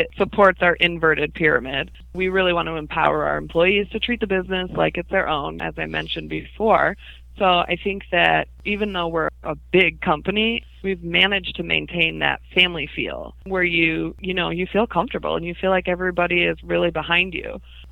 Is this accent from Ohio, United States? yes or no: yes; Cleveland, Ohio, United States; also born or lived in Texas; I moved back to my hometown in Cleveland, Ohio, and I worked at our store there as a kids' shoe assistant manager for a while.